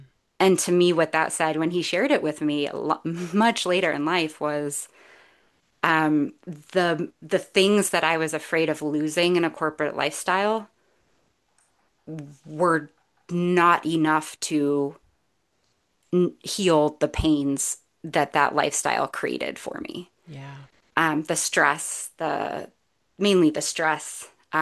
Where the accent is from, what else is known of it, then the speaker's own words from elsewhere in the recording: Vermont, United States; also born or lived in Chicago, United States; I like to say I was born in Chicago, but I grew up in Vermont.